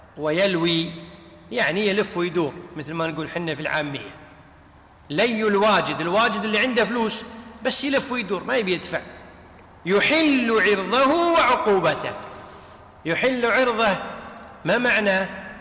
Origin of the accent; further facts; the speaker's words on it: Kuwait; يعني مثل عندنا في الكويت